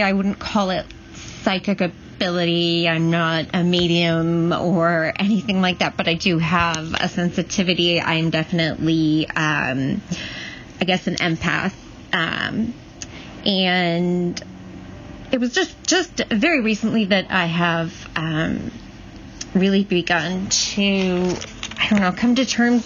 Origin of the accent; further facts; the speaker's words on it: Midwest, United States; now in Minnesota, United States; I am recording this from the Twin Cities area of Minnesota. Originally, I am from a very, very rural area in another Midwestern state.